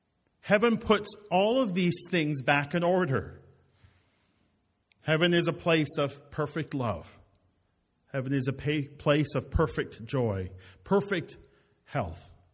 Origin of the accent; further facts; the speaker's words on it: Roblin, Manitoba, Canada; they lived in my hometown of Roblin for a little while, and Reverend Major pastored there. I recognized one of the spots that was there, and that's where I'm from.